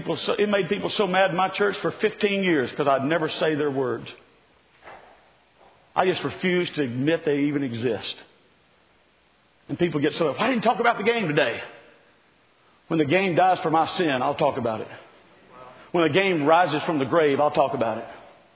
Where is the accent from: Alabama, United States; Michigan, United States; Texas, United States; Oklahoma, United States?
Alabama, United States; See, I live in a state that is plagued. I'm from Alabama. Pray for me.